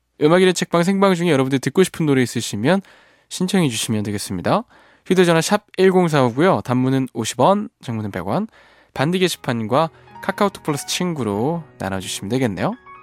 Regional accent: Andong, North Gyeongsang, South Korea; 제 고향 이야기 들려주시니까 마냥 조용히 듣게 되네요. 안동 참 살기 좋은 곳이죠. 타지에 있는 지금도 늘 그리워하는 곳이고요.

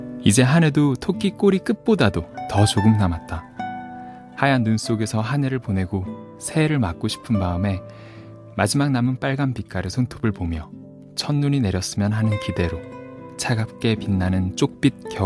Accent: Ulsan, South Korea; 제가 어릴 때 기억나는 게 제가 고향이 울산이잖아요

